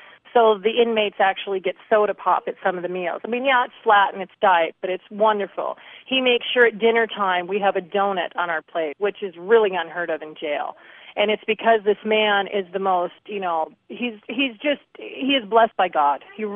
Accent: Seattle, Washington, United States; now in Sandpoint, United States; I grew up in Seattle. I haven't been on freeways in a long time.

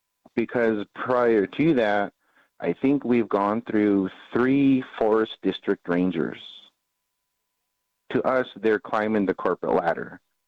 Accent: Washington, United States; And I'm from the Columbia River. I commute to Toppenish to the reserve to work in the language program on a daily basis.

